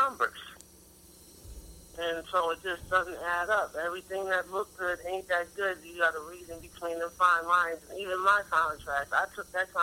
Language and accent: English; New Haven, Connecticut, United States; moved away as an adult; also born or lived in Georgia; now in Baltimore, United States; I'm from New York, born and raised in Haven, Connecticut. I left in 99. I moved to Georgia. I lived there for a year.